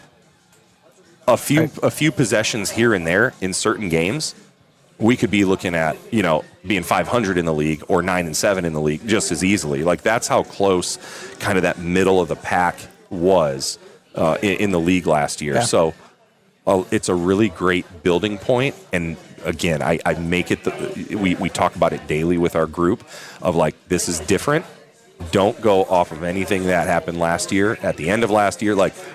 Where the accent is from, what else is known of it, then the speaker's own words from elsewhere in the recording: Michigan, United States; My wife and I moved back here from North Carolina. Right. As much as we are Michigan people and Adrian College people and you know, have a history here in the town and in this area, you lose touch with that a little bit.